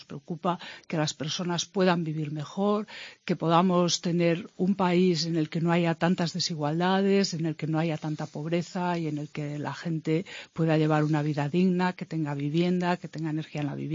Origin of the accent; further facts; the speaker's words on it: Catalonia, Spain; Y además tengo los 8 apellidos de las películas, o sea que soy catalana.